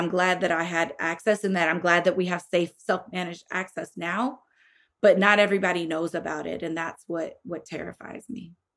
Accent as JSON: {"language": "English", "region": "Illinois", "country": "United States", "tie": "born or raised there", "said": "Like, in my home state of Illinois, where they changed the law, right?"}